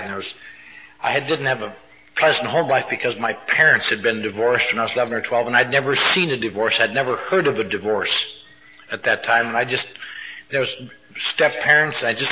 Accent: Wisconsin, United States

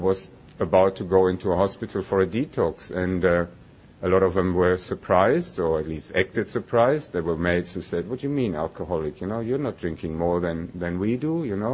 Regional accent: Germany; English is a second language; I was born and I grew up in Germany

